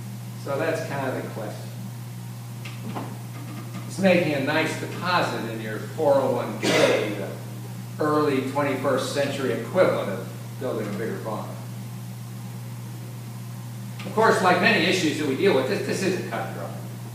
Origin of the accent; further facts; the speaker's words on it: Illinois, United States; moved away; I've been in Kentucky most of my life. I grew up near Chicago.